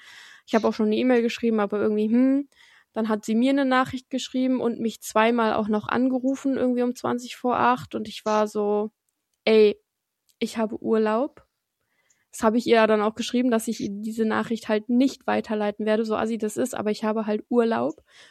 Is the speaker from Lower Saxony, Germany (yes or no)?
yes; Lower Saxony, Germany; Und wir so, aus Niedersachsen.